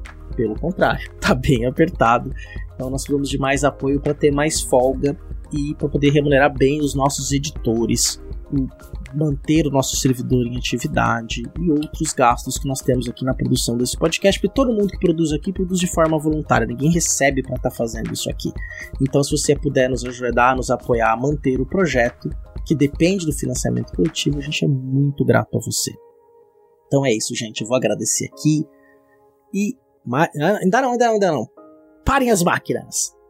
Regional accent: Praia Grande, São Paulo, Brazil; eu sou originário da cidade de Praia Grande, que fica no litoral de São Paulo. Uma das várias cidades chamadas Praia Grande nesse Brasil, mas no caso a minha Praia Grande é o litoral de São Paulo.

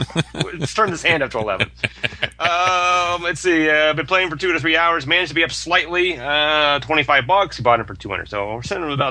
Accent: Scranton, Pennsylvania, United States; I got to think anybody from Scranton has got to be like, can we just get 12, 20 years in the future now?

